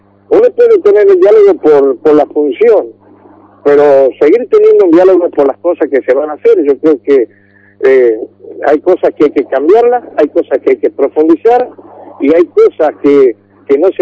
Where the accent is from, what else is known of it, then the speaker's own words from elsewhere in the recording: Tucumán, Argentina; Soy un tucumano que he recorrido muchísimo la provincia de Tucumán